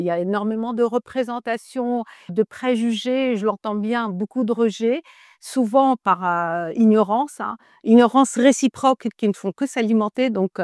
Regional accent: Tunisia; J'ai vécu toute mon enfance, mon adolescence en Tunisie. J'étais à l'école donc, tunisienne, j'ai étudié en arabe. Donc c'est dans ce milieu arabo-musulman que j'ai grandi avec une très grande diversité

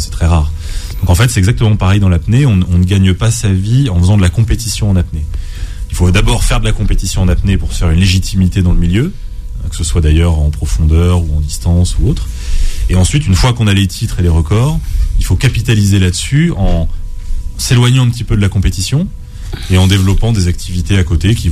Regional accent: Nice, Provence-Alpes-Côte d'Azur, France; comme je pourrais le faire en mer chez moi à Nice par exemple.

